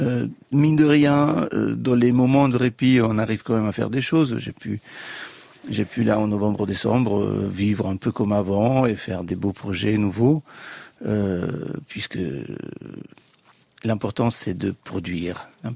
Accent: Italy; moved away; Je suis parti il y a 30 ans. Ça fera 30 ans, dans le 21 janvier, ça fera 30 ans que j'ai quitté l'Italie.

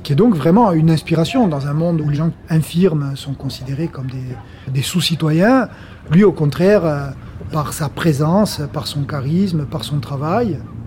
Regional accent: Corsica, France; Nous sommes particulièrement originaires du village de Lotz, qui est un village qui a été fondé par des bergers, qui était donc ancré dans la tradition agro-pastorale corse.

